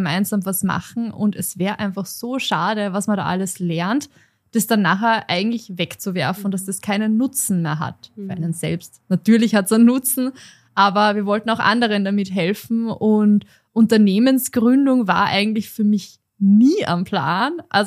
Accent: Upper Austria, Austria; now in Vienna, Austria; Ich bin keine gebürtige Wienerin, sondern komme aus Oberösterreich

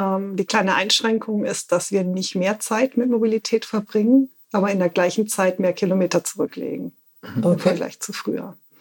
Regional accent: Southern Germany, Germany; Ich bin eigentlich aus Süddeutschland

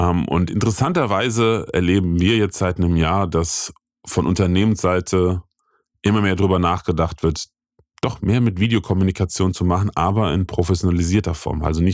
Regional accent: Rhineland, Germany; bei uns im Rheinland sagt man dazu, strunzen, ne?

